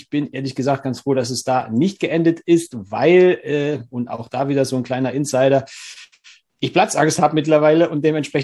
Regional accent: Thuringia, Germany; wir als Thüringer

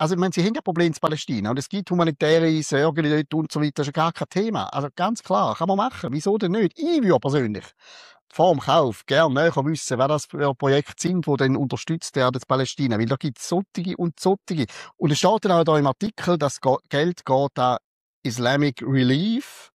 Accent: Switzerland; Meine, bei uns in der Schweiz hat es ja schon Puff gegeben, wird irgendwie herzige Würmli in den Äpfeln mal gezeigt, ist auf Plakat.

